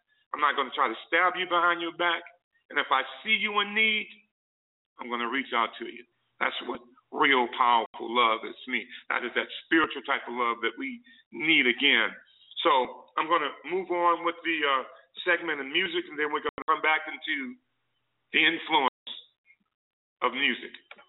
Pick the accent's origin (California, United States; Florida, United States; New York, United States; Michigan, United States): Michigan, United States; Detroit; I grew up in Detroit, and I think it was Champlain Park was the main park that our families would come together